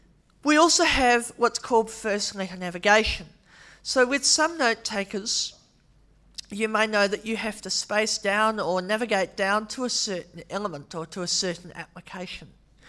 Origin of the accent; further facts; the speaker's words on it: New Zealand; now in Australia; I'm not sure whether I like being referred to as a Kiwi or not, being a naturalised Aussie.